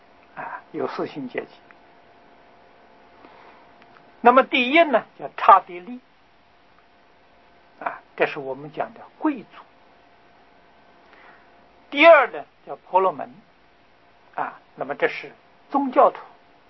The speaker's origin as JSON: {"language": "Chinese", "country": "China", "said": "这也是我们中国人自古以来啊就与大乘佛法的精神真正是不谋而合啊"}